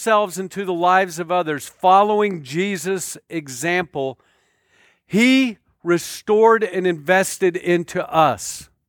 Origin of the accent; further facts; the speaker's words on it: United States; But I'm an American, right? I'm ruggedly independent.